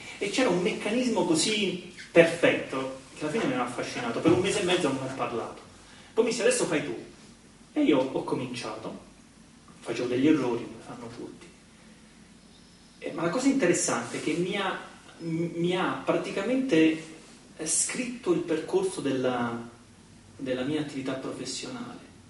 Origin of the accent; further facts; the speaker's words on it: Molise, Italy; Io vengo dal Molise, così racconto anche un po' della mia storia